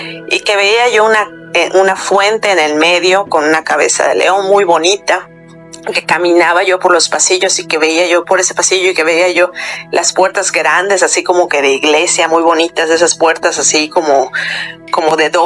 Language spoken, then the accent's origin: Spanish; Yucatán, Mexico; now in Canada; yo soy mexicana y soy de Yucatán, pero ya tengo 3 años viviendo aquí en Canadá.